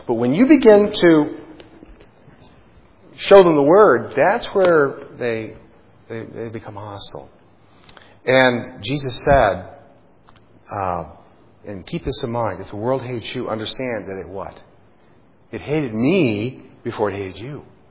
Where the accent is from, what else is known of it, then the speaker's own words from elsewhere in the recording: United States; I'm an American. Look how, I was born in 1955. Oh, goodness, look at how this country's changed in the last 60 years.